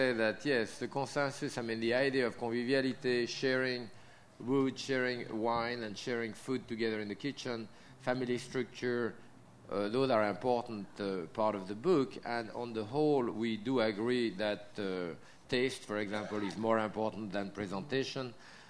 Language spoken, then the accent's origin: English; Connecticut, United States; accent: Yankee drawl; actually I'm from Connecticut, but I can recognize my Yankee drawl, it's pure Connecticut.